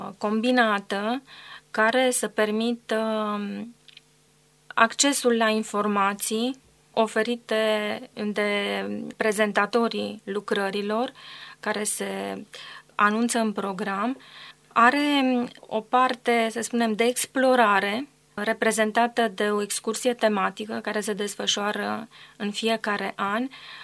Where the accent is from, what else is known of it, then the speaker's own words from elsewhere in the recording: Cluj-Napoca, Cluj County, Romania; s-a desfășurat la Cluj-Napoca în același an, în luna noiembrie. Un simpozion foarte drag nou pentru că a fost găzduit de orașul meu natal.